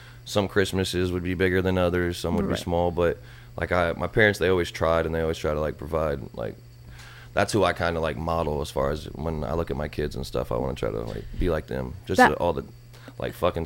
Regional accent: Fort Wayne, Indiana, United States; also born or lived in North Carolina; Fort Wayne, Indiana, and North Carolina.

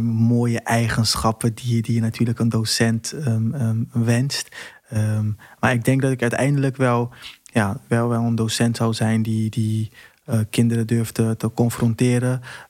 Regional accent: Curaçao; now in Rotterdam, Netherlands; Ik kom uit Curaçao, woon in Rotterdam-Zuid.

